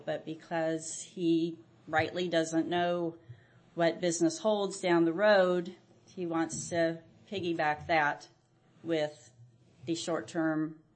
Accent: Branson, Missouri, United States; I grew up in downtown Branson, and I truly thought we were moving to the middle of nowhere.

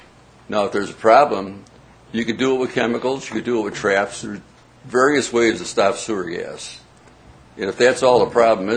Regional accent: Rockaway Beach, United States; I'm from Rockaway Beach. I'm on planning and zoning.

